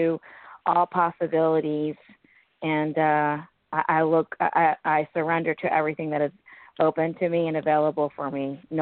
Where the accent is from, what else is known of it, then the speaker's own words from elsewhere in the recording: India; Yeah, I'm from India.